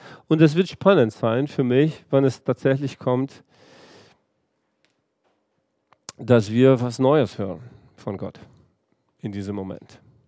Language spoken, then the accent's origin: German; Brazil; German is a second language; now in Germany; weil ich jetzt gerade in Brasilien war, da, wo ich aufgewachsen bin, und da, wo ich meine Verwandte habe, da, wo ich meine Wurzel habe.